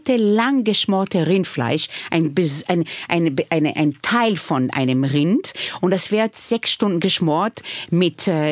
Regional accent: Israel; German is a second language; Ich bin nicht ohne Alkohol aufgewachsen in Israel.

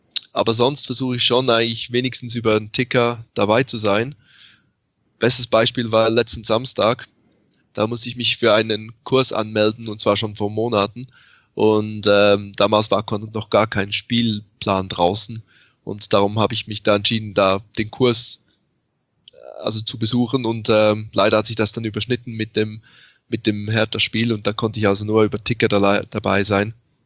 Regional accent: Switzerland; Ja, es ist so, dass ich tatsächlich in der Schweiz aufgewachsen bin. Und habe zwar schon im Ausland gelebt, aber nie in Deutschland oder geschweige denn Berlin.

